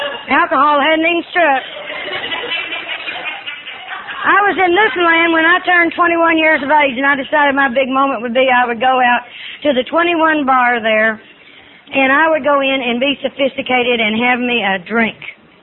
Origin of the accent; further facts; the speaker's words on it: Arkansas, United States; Because, see, I'm from Arkansas. I don't know the first thing about a toboggan.